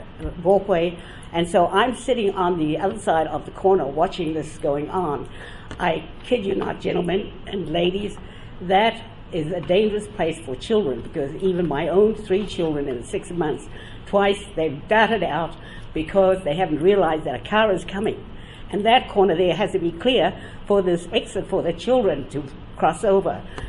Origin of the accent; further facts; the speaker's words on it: New Zealand; also born or lived in Boston, United States / New York, United States; I had a beautiful Boston accent for 5 years. I stayed in New York, went home to New Zealand, and now I have my accent back.